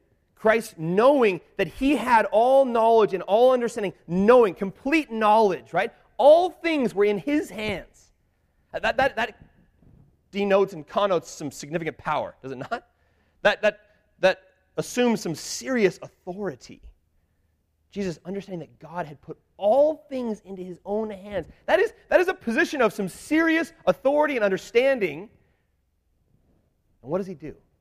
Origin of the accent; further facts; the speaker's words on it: United States; it's frustrating for me sometimes as we travel because I'm an American.